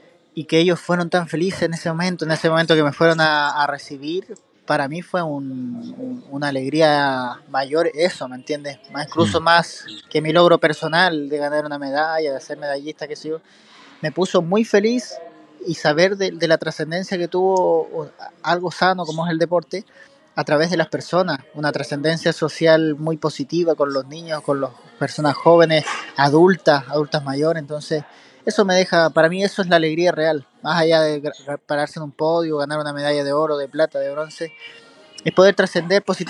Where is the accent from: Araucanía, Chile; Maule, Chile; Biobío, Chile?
Araucanía, Chile; Puerto Saavedra; Yo soy oriundo de Puerto Saavedra, me identifico con mi comuna, ¿cierto?